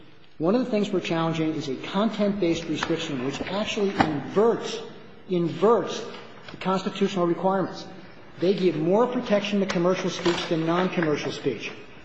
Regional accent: New Jersey, United States; I can speak fast, but from New Jersey.

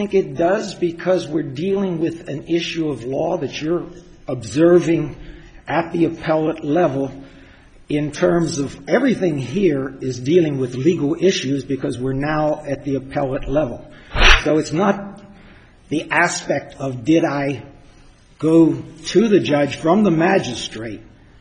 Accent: Harrisburg, Pennsylvania, United States; I'm from Harrisburg, Pennsylvania.

